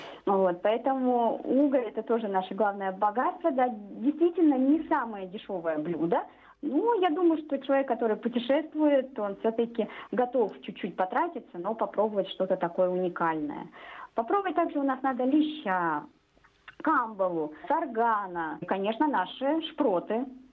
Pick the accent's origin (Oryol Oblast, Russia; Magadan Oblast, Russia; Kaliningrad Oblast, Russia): Kaliningrad Oblast, Russia; Kaliningrad; Несмотря на то, что я родилась и выросла в Калининграде, не так много где была в России